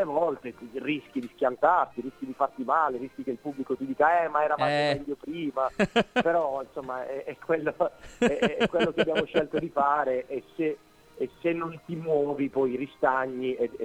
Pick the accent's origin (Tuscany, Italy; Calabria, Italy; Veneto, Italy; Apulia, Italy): Apulia, Italy; Bitonto; io peraltro sono bitontino, sono nato a Bitonto